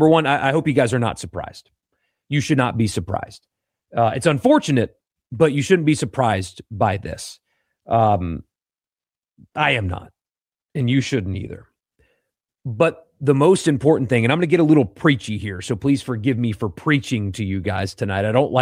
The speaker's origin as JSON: {"language": "English", "region": "South Carolina", "country": "United States", "moved": "yes", "lives_now": "Mississippi, United States", "said": "I am not from Mississippi. You guys know that. I got the flag on my wall back there. I'm from South Carolina. I moved to Mississippi 16 years ago."}